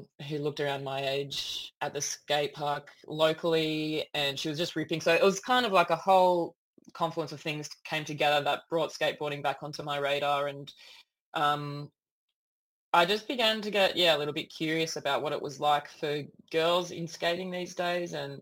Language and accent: English; New South Wales, Australia; I grew up on the New South Wales Central Coast, so beautiful place to grow up, not too much happening